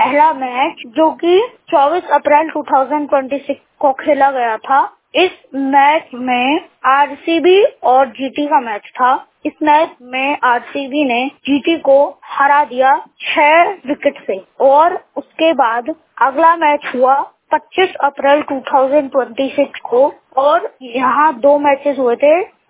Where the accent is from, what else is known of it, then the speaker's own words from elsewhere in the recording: Bulandshahr, Uttar Pradesh, India; मैं उत्तर प्रदेश राज्य के बुलंदशहर जिले का रहने वाला हूँ।